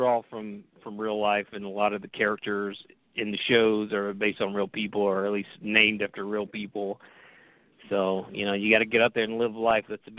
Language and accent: English; Georgia, United States; We're both from the South and from Georgia.